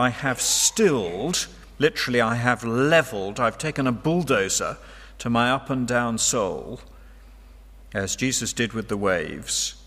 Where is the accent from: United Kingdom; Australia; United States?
United Kingdom; I don't think this is just because I'm British.